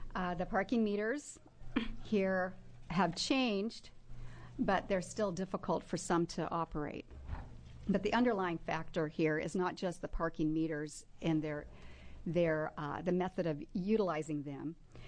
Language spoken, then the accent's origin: English; Dallas, Oregon, United States; For the record … I'm from Dallas, Oregon.